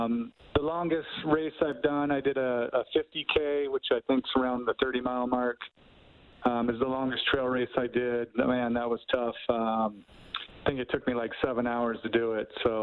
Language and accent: English; Reading, Pennsylvania, United States; It was up in the wilderness, pretty close to my hometown of Reading, about an hour away.